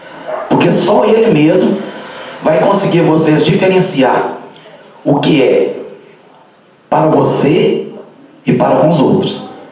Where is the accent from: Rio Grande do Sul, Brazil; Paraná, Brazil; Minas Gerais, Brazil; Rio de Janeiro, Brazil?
Minas Gerais, Brazil; Divinópolis; eu sou de Divinópolis, mas vejo muita coisa em Cajuru que às vezes Divinópolis deixa a desejar.